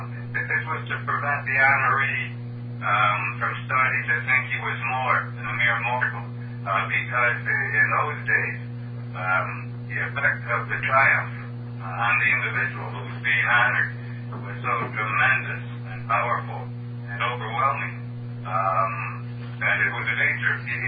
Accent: Montrose, Pennsylvania, United States; I am from Montrose, Pennsylvania.

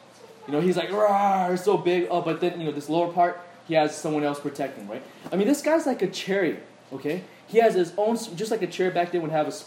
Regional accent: United States; I was like, no, I'm not imperial. I'm American.

